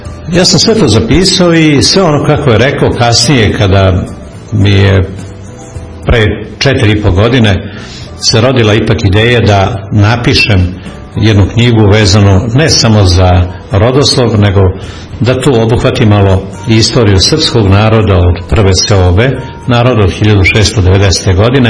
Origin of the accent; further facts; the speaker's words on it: Kragujevac, Šumadija and Western Serbia, Serbia; born there; Ja sam kršten u crkvi, u staroj crkvi, Miloševoj crkvi u Kragujevcu, jer sam rođen u Kragujevcu.